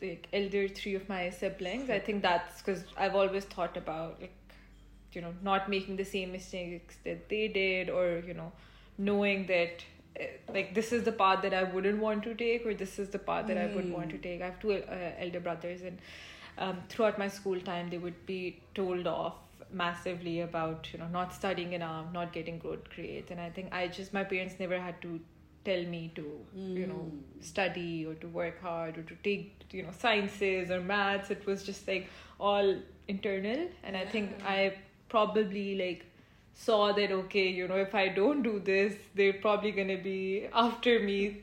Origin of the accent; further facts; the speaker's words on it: Lahore, Punjab, Pakistan; Yeah, so I'm from Lahore. I grew up in Lahore. I went to LGS 55 Main, Lahore Grammar School.